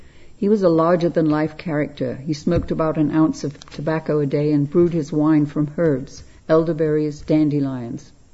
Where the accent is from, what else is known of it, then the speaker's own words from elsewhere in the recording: London, United Kingdom; born there; was about 6:15 in the morning on 29th of June, 1921. I was born in the Wellington Barracks in Victoria at the back of Buckingham Palace.